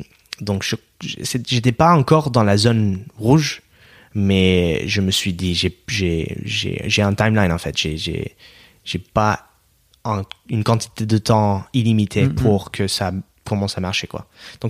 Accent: United States; French is a second language; dès que je dis que je suis américain

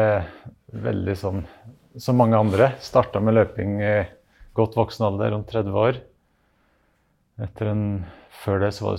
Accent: Skåbu, Innlandet, Norway; now in Vinstra, Norway; Jeg er fra Skåby, men jeg bor på Vinstra.

